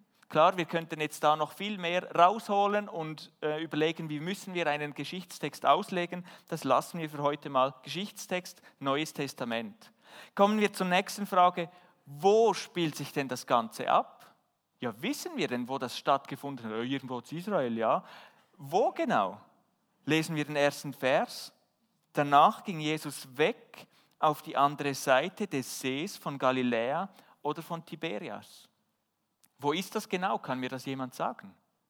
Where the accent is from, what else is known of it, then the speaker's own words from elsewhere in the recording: Switzerland; Wir als Schweizer, was erwarten wir von einem Berg?